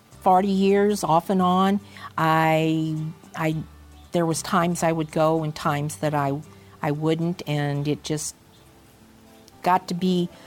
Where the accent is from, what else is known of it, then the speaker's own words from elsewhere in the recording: Farmington, Missouri, United States; We were both barned in the area here in Farmington, Missouri. It's about 65 miles south of St. Louis. It's rural. We just love it. It's our home.